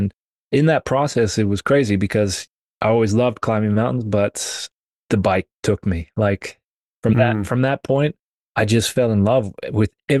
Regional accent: British Columbia, Canada; I grew up here in Canada, in British Columbia, out on the West Coast. So we're, yeah, kind of Pacific Ocean.

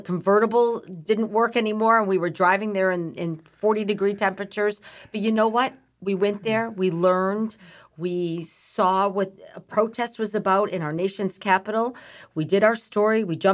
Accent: Groveland, Massachusetts, United States; I grew up in Groveland, Massachusetts, which is near Newburyport and Haverhill.

